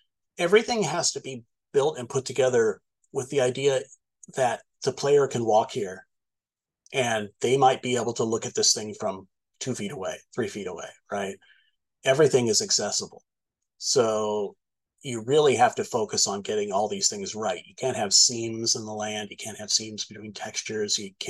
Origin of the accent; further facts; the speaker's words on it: Santa Monica, California, United States; I grew up in Santa Monica